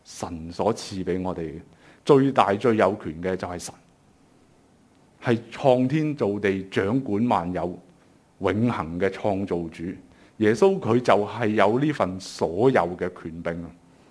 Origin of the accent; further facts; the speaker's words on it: Guangdong, China; 我們廣東人最多就是死